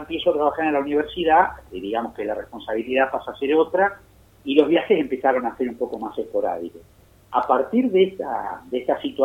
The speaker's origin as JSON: {"language": "Spanish", "country": "Argentina", "said": "Y te puedo asegurar que como la Argentina, otro país no hay. La Argentina uh-huh. tiene todo lo que otros países están deseando, nosotros lo tenemos."}